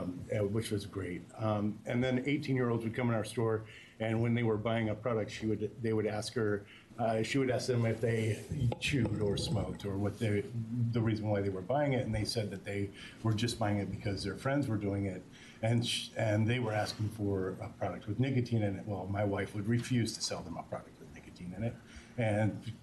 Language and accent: English; Grants Pass, Oregon, United States; I'm from Grants Pass, Oregon.